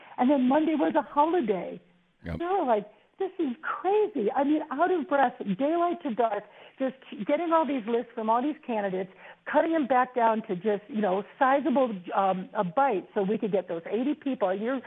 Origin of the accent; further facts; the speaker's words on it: Chicago, Illinois, United States; also born or lived in Washington, D.C. / New York; I came from Washington, D.C., upstate New York, and I grew up in Chicago.